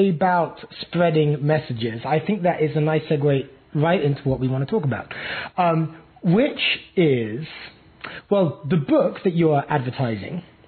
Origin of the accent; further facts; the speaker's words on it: United Kingdom; someone coming from a very secular and irreligious country. I'm British.